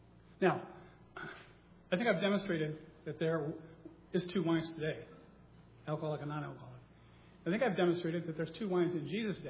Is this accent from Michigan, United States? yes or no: yes; Michigan, United States; this is near and dear to my heart because I grew up in Michigan. And as anyone knows who grew up in Michigan, there's nothing better on a fall day than going to the cider mill and getting some cider.